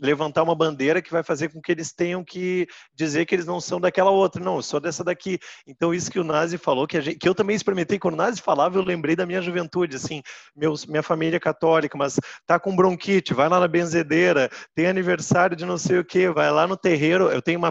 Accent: Porto Alegre, Rio Grande do Sul, Brazil; é que eu sou de Porto Alegre, né

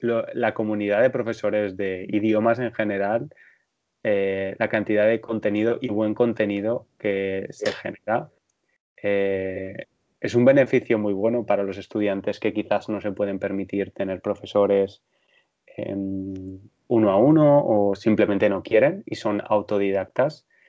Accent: Spain; Sí, es la hora de la siesta, ¿no? Como soy español.

